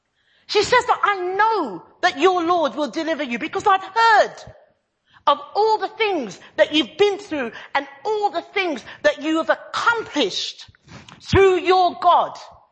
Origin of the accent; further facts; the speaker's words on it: East of England, United Kingdom; I grew up in Bedfordshire, as I've said to you before, on many occasions.